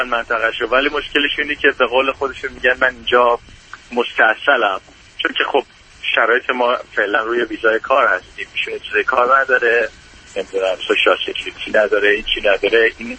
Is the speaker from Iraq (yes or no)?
no; Iran; born there; ما نشنالیتیمون ایرانی هست، یعنی متولد ایران هستیم